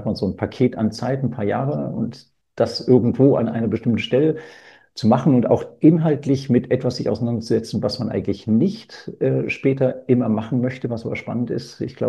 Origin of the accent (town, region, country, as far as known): Chile; born or raised there; also born or lived in Germany